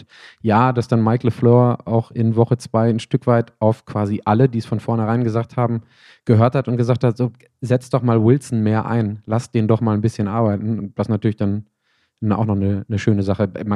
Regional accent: Bochum, North Rhine-Westphalia, Germany; war ich zu Hause in meiner Heimat in Bochum.

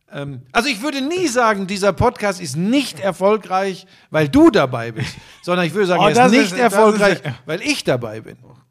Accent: Hagen, North Rhine-Westphalia, Germany; ich bin ein Hagener Junge, bin geboren im Ruhrgebiet.

